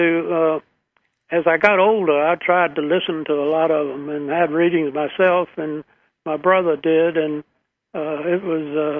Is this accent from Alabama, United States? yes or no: yes; Alabama, United States; born there; Of course, I was born in Alabama